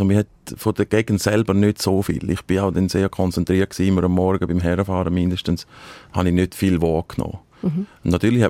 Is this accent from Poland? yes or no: no; Switzerland; Die Schweiz ist für mich Heimat. Das ist da, wo ich aufgewachsen bin, wo ich mich wohlfühle, wo es uns auch gut geht.